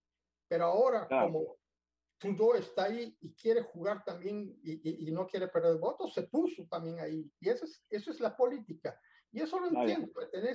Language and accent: Spanish; United States; la primera cosa que vino como norteamericano, como alguien que viene de la América